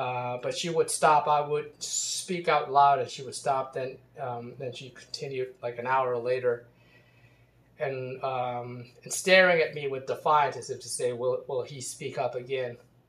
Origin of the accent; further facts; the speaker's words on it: Baltimore, Maryland, United States; So in Baltimore, I grew up in Baltimore, Maryland.